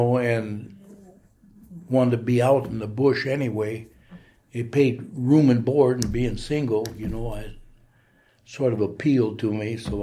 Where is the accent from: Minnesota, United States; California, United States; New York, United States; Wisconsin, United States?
Minnesota, United States; moved away as an adult; now in Fairbanks, United States; Well, I was born in Minnesota, and I actually lived there until I came up here, actually.